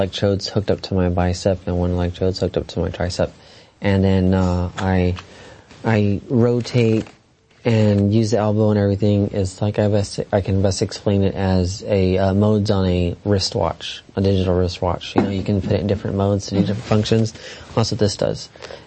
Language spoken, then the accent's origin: English; Alice, Texas, United States; we were in church in San Diego, and I'm from Alice, Texas, and we would go to church in my grandpa's church. So I grew up in the church.